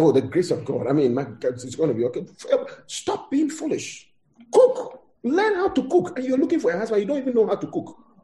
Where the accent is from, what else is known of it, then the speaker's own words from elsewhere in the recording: Ghana; now in United States; One time I came from, the first time I came from Ghana to the United States in 1999